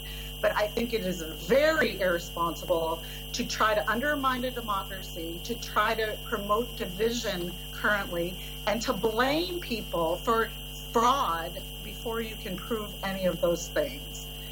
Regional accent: United States; I totally resent you, you know, questioning me as an American as well

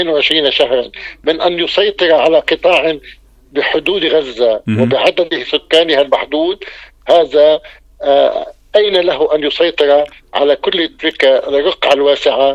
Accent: Lebanon; ثم نحن كلبنانيين نتدارس في استراتيجية أمن وطني

